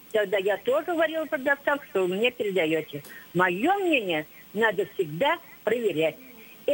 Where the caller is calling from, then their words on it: Tula Oblast, Russia; Я звоню из Тольской области